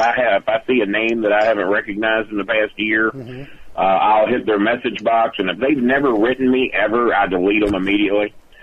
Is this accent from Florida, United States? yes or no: yes; St. Petersburg, Florida, United States; Maybe my hometown of St. Petersburg, somewhere where the fucking water is?